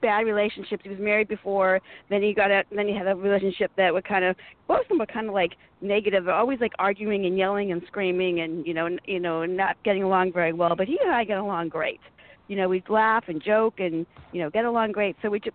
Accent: Boston, Massachusetts, United States; It's like, no, I'm from Boston. You know, I know what it's cold.

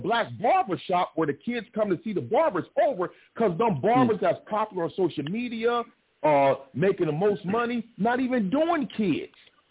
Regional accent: Wilmington, Delaware, United States; I'm from Wilmington, Delaware.

